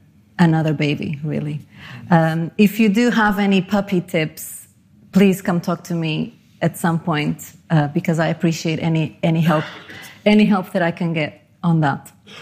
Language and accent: English; Portugal; also born or lived in Panama; now in London, United Kingdom; I grew up in Portugal and Panama, and I have lived in London for almost 11 years now with my husband and my son